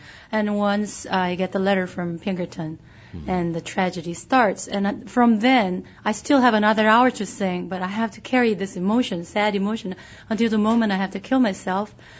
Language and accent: English; South Korea; also born or lived in Asia; I'm Korean. I grew up in Asia.